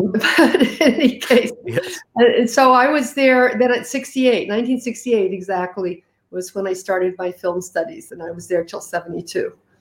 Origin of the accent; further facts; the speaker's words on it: Denver, Colorado, United States; now in Berlin, Germany; I grew up in Denver, not speaking German. It's still a hindrance for me here. I still have an accent, although I try to make the best use of it. But just because I'm an American